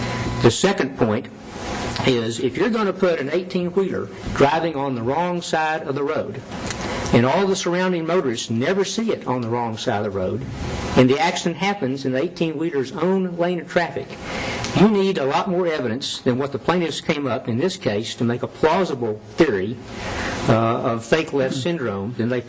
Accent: Texas, United States; It changed a lot since I grew up in Jack County, and it's a lot bigger, and it's kind of a bedroom community now of the Fort Worth area.

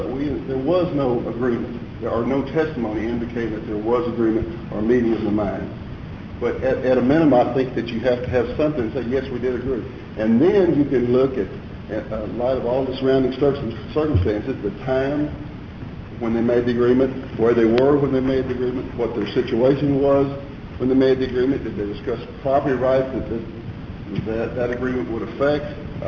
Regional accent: United States; I'm from Grayson County.

